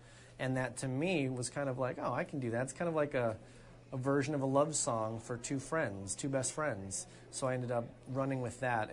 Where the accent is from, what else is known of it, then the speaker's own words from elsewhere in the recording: Chicago, Illinois, United States; we're all from Chicago